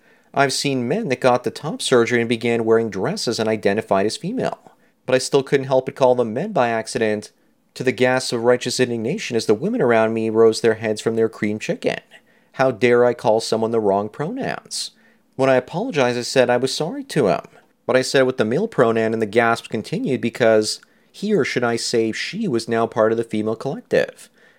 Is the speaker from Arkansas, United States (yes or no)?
no; California, United States; I'm a black male in my mid-30s, growing up in Southern California, in a small mountain town, mostly white.